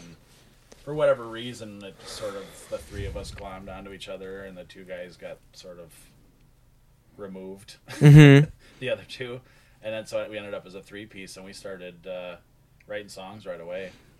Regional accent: Bloomington, Minnesota, United States; I'm from Bloomington here, actually, not too far away.

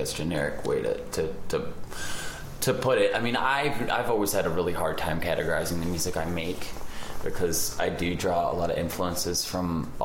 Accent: Scotland, United Kingdom; moved away; I grew up in Scotland. I moved here in 94, but when I grew up in Scotland, it was during the Britpop wave out of Manchester

